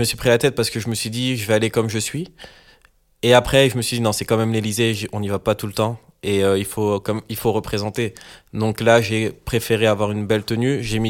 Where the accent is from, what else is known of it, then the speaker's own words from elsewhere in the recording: France; j'aime me rappeler que je suis français quand je vois que je parle très très mal anglais.